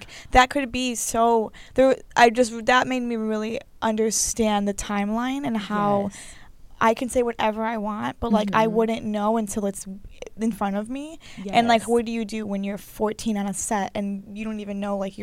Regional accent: Chicago, Illinois, United States; I grew up in Chicago, you grew up nearby.

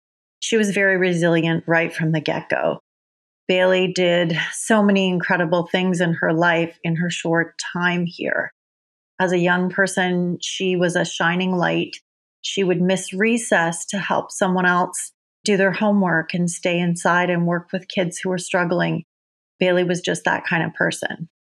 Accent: Ontario, Canada; also born or lived in Oakville; I was born in Oakville, Ontario, just north of Toronto is where I was raised.

